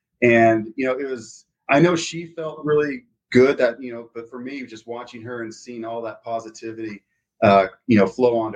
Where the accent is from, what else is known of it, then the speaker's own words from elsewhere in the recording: California, United States; also born or lived in Florida / Texas; So I grew up in California, Florida, and Texas, and came here to go to school.